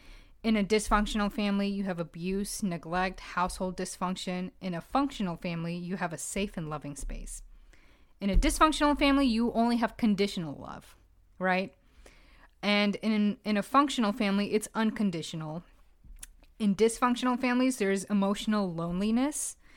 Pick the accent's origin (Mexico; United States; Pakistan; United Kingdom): Pakistan; I, as a Pakistani woman, have never been beaten in my life.